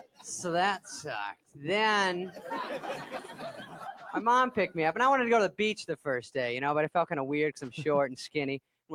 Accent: Arizona, United States; I'm from Arizona. I moved out here.

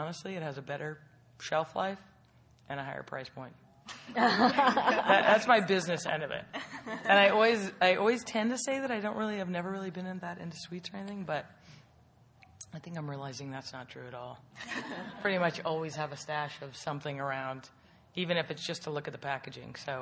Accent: Alaska, United States; I'm actually from Alaska, so my father would travel down here to San Francisco, both for wine and food.

